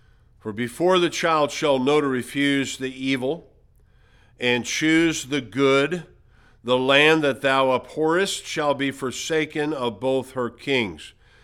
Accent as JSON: {"language": "English", "region": "Wisconsin", "country": "United States", "tie": "born or raised there", "said": "I was born and raised in Wisconsin."}